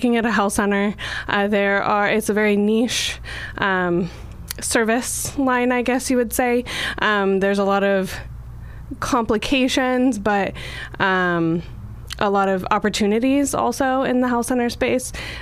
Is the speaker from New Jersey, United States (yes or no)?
no; Coquille, Oregon, United States; now in Roseburg, United States; I grew up in Coquille, but I've been in Roseburg for about 13 years.